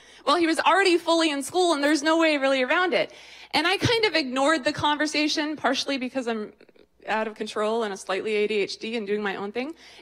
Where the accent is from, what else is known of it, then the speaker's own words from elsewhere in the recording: Côte d’Ivoire; also born or lived in Moscow, Russia; my brother and I spent most of our informative years in Côte d'Ivoire, West Africa, and Moscow, Russia.